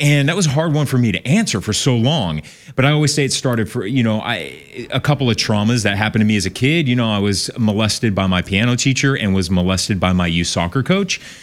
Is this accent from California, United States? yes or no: yes; Corona del Mar, California, United States; I grew up in Corona del Mar, so in Laguna Beach. So this is my hometown.